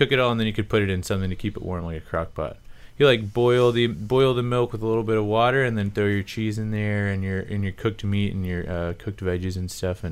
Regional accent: Texas, United States; I'm from Texas, and that's something that we eat a lot of there.

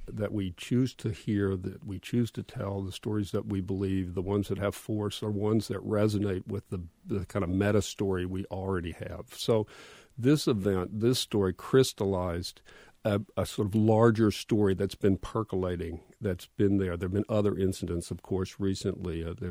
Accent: Atlanta, Georgia, United States; Yeah, so I grew up in Atlanta, and I grew up in white Atlanta. I went to segregated schools until I was in eighth grade.

